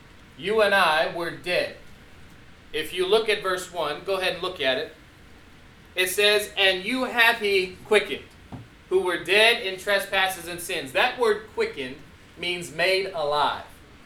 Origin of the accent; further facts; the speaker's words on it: United States; As an American, just spoiled rotten.